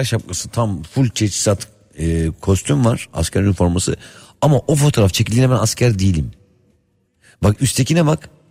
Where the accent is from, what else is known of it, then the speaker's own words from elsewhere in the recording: Istanbul, Turkey; İstanbul diye tekmil verdim. Çünkü İstanbul doğumluyum. Küçük de orada. Amok Tokat baba memleketi, tabii ki gururla söyleriz.